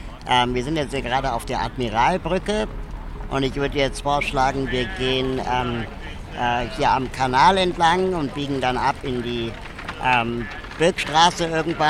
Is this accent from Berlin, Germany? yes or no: yes; Berlin, Germany; also born or lived in Lima, Peru; Und wohne hier in Berlin jetzt seit 37 Jahren.